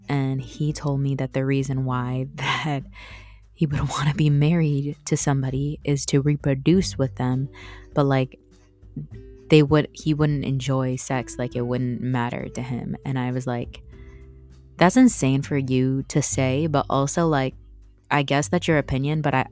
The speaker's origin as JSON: {"language": "English", "country": "Philippines", "said": "I'm from the Philippines, as you guys know."}